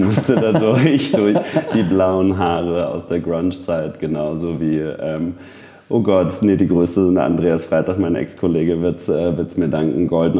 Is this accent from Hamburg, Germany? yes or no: yes; Hamburg, Germany; now in Munich, Germany; Ich bin aus Hamburg.